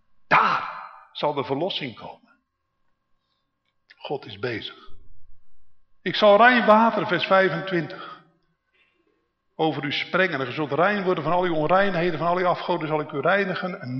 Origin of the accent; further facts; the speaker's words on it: Netherlands; Dus, en ik ben een Hollander, dus ik heb het poldermodel